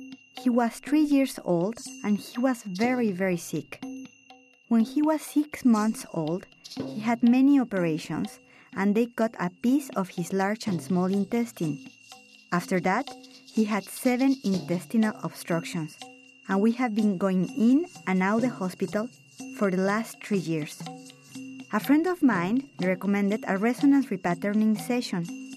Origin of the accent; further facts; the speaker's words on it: Cuernavaca, Morelos, Mexico; I come from Mexico, Cuernavaca.